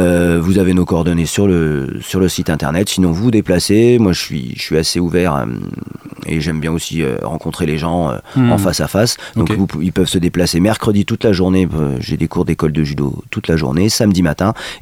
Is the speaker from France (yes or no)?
yes; Lyon, France; moved away; Alors moi, mon parcours, je suis originaire de la Bourgogne, de Lyon. Je suis parti assez rapidement en région parisienne.